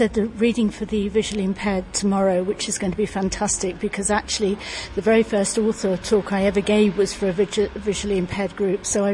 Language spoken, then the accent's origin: English; Malta; I grew up in Malta, so we've got an awful lot in common.